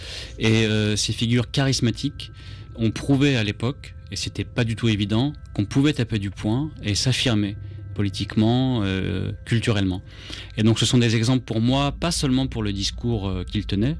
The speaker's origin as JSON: {"language": "French", "country": "France", "tie": "born there", "first_language": "French", "said": "je me sens évidemment français, c'est ma langue maternelle, je suis né en France"}